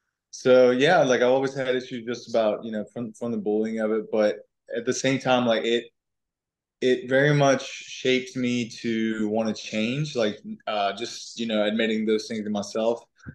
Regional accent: Colombia; I was born in Colombia in South America. When I was little, I was raised on a farm, and I was quite healthy. But then we moved to the city.

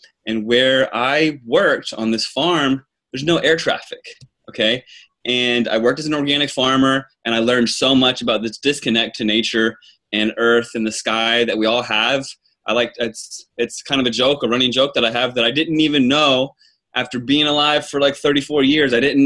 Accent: Virginia, United States; I grew up in Virginia, and I lived a normal life. I'm a normal guy from Virginia.

